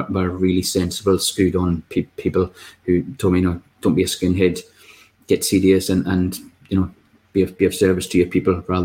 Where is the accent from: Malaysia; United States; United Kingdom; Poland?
United Kingdom; Scotland; I did live in probably one of the whitest places in the whole of the UK. I'm originally from the Isle of Lewis in the Western Isles, the most northwesterly island in the country.